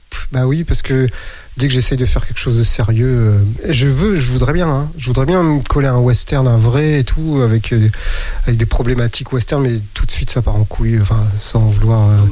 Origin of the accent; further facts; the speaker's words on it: Hauts-de-France, France; je viens du Nord, et puis comme c'est une région hostile